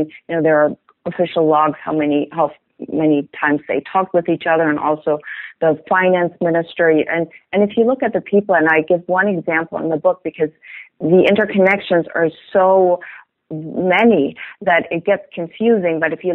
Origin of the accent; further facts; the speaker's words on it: Germany; English is a second language; in my home country, which is Germany.